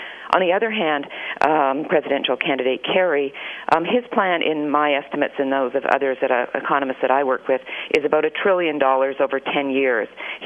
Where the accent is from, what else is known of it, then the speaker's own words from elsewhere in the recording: Canada; I grew up in Canada under Canadian healthcare